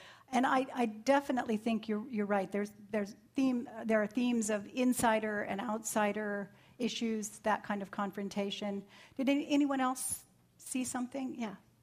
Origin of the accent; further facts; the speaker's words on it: Nebraska, United States; I'm from Nebraska, so I grew up with cows, and I grew up as far from the sea as I can get.